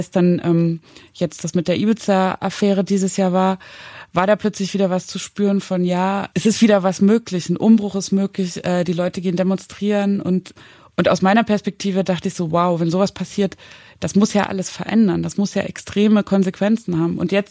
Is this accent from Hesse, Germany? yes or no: no; Zwickau, Saxony, Germany; also ich bin ja in Zwickau geboren und aufgewachsen